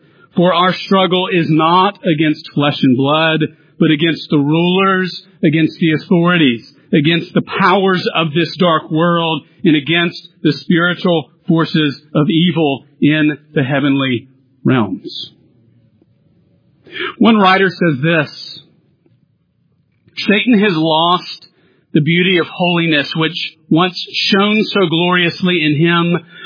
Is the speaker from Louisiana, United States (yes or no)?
yes; Louisiana, United States; I'm from South Louisiana, where if there is anything that Louisianians love to do, we love to eat.